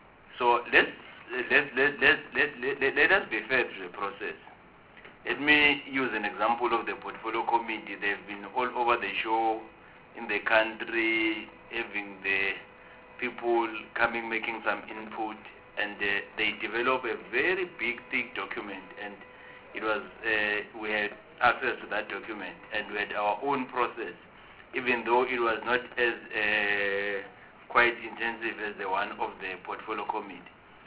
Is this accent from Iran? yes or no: no; Mpumalanga, South Africa; I'm from Mpumalanga province.